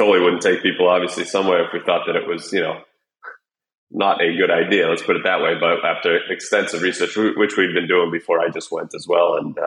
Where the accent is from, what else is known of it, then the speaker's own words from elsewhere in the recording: United States; I go to the US 3-4 times a year, visit family, friends.